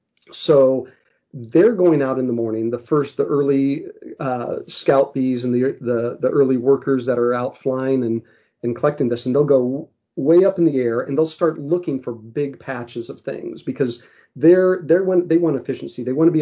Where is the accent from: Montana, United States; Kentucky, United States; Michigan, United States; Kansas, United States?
Kansas, United States; I grew up in Kansas. And the University of Kansas and their Natural History Museum had that same thing